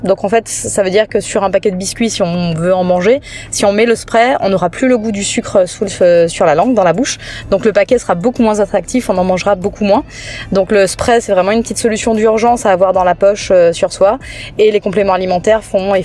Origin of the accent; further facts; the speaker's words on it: Guadeloupe; born there; Je suis née en Guadeloupe et j'avais vraiment envie de préserver mon île.